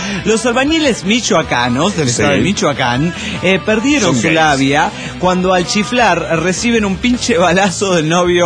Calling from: Desaguadero, La Paz, Bolivia; de Desaguadero, Bolivia.

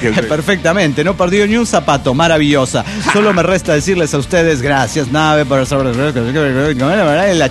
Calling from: Valencia, Carabobo, Venezuela; de Valencia, Venezuela.

